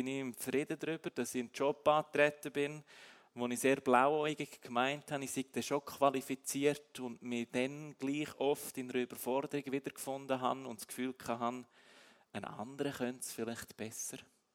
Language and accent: German; Switzerland; Und auch als Schweizer ist es nicht mein Grundrecht